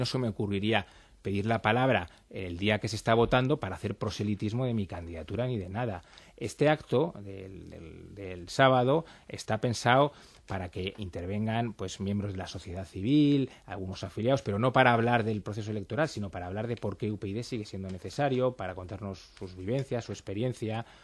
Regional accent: Basque Country, Spain; yo soy vasco, por ejemplo

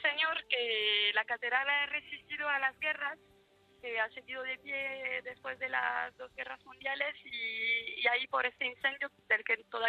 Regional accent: southern France, France; now in Paris, France; No, yo soy del sur de Francia, pero ya llevo muchos años aquí

